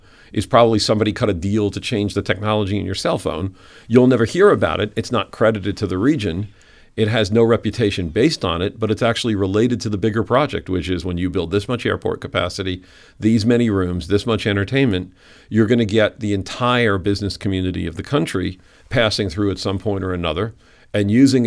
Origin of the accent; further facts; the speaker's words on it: New Jersey, United States; I mean, I'm from New Jersey originally, and I grew up in New Jersey in the years that Jersey wasn't interesting like The Sopranos or even, God help us all, the Jersey Shore.